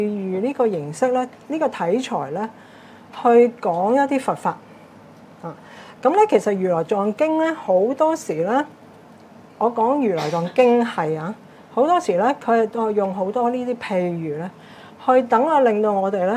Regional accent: China; 喺我哋中國人嚟講咧，都幾重要嘅嚇。

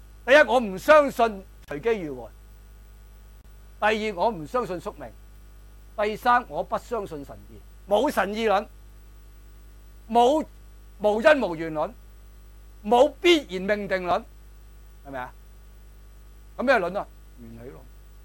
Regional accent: Hong Kong; 我哋香港人有一個即係迷信或者唔知咩信

